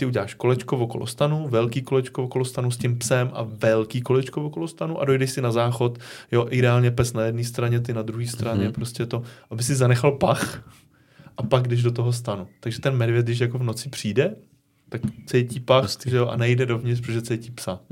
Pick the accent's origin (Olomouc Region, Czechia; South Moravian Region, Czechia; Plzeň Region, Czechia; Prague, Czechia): Plzeň Region, Czechia; Sušice; že já jsem původně ze Sušice, tak ze Sušice by jsem na kajaku chtěl dojet do moře